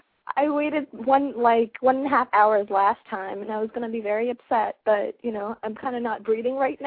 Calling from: Staten Island, New York, United States; New York City, Staten Island.

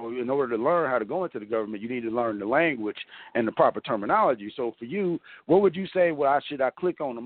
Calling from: Mesa, Arizona, United States; Yes, I'm alive in the flesh, and I'm calling from Sunny Mesa, Arizona.

